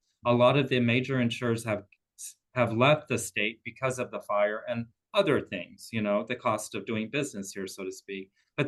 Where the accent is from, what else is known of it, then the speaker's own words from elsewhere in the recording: Maui, Hawaii, United States; Everywhere I travel in the world, when I say I'm from Hawaii, I'm from Maui, they're like, oh my goodness.